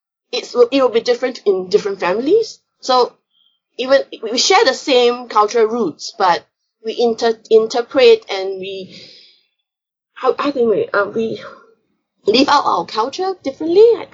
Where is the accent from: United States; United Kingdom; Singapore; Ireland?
Singapore; the things that I remember most as growing up as a Singaporean Chinese is the southern Chinese aspect.